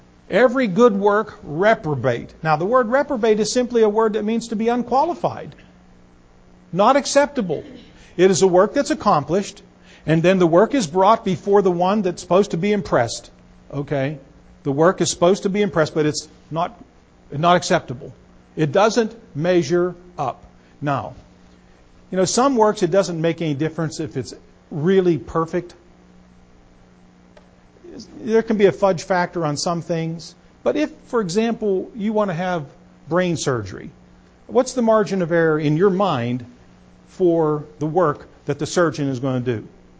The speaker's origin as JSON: {"language": "English", "country": "United States", "said": "As American patriots, we have enemies today."}